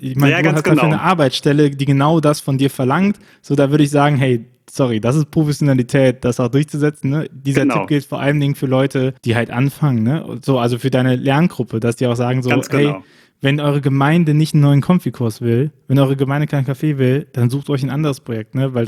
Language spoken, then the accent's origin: German; Rhineland, Germany; Mir geht das Herz ab, wie man als Rheinländer sagt